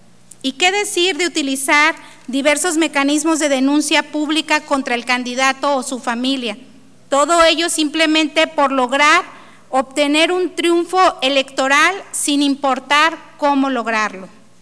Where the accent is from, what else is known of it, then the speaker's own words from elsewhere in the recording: Mexico; como ciudadanos, como gobernantes, como mexicanos.